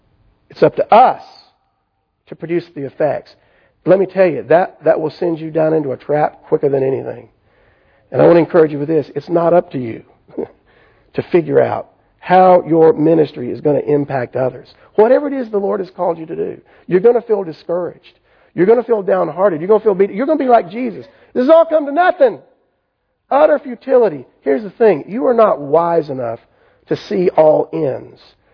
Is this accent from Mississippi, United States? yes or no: yes; Corinth, Mississippi, United States; The first class I ever taught in a little bitty Bible study in the Methodist church I grew up in back in Corinth, Mississippi.